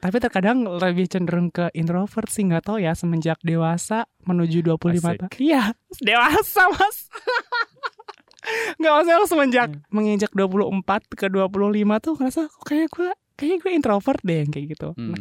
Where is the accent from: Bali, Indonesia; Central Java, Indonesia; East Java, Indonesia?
Bali, Indonesia; also born or lived in Lampung / Sumba; Lahir di Lampung, kecil di Bali, terus pindah ke Sumba, moving-moving.